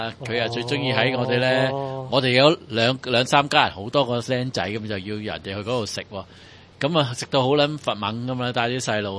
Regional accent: China; 我大陸人最中意咁樣啊。

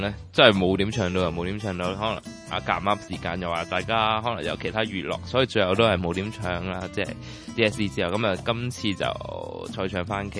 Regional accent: Tai Po, New Territories, Hong Kong; also born or lived in Tuen Mun; 即係我喺屯門出世啦細個，咁就跟住先搬過嚟大埔住啦，因為唔知係學校阿媽揀嗰啲問題，咁就即係佢又揀咗嚟大埔啦，可能有啲好嘅學校喺度，咁就係啦，最後喺大埔住啦。

